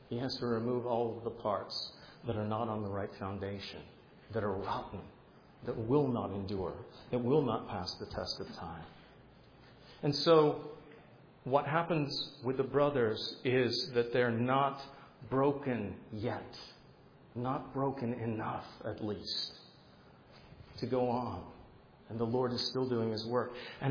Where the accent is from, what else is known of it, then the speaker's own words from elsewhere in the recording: New Jersey, United States; I'm from New Jersey too!